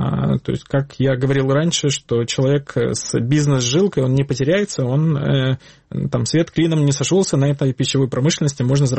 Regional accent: Sevastopol, Ukraine; Поскольку я из Севастополя сам

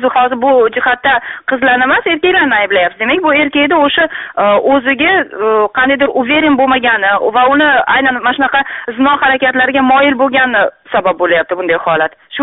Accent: Bukhara, Bukhara Region, Uzbekistan; Men Buxoroda tug'ilib o'sganman va 30 yildan beri shu yerda yashayman.

